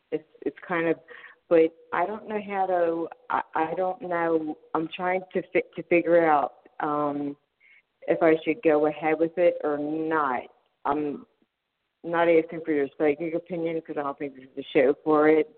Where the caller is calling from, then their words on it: Pennsylvania, United States; I'm from Pennsylvania.